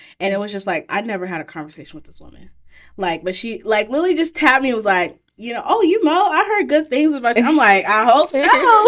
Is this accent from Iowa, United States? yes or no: yes; Davenport, Iowa, United States; also born or lived in Chicago; I was born in Chicago, but I tell people, like, I'm from Davenport, because that's all I know. Like, when I go to Chicago, I feel like a tourist.